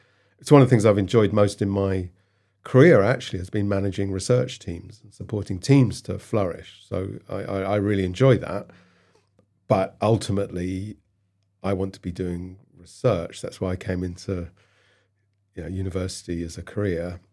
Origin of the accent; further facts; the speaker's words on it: Cambridge, East of England, United Kingdom; I grew up in Cambridge, England.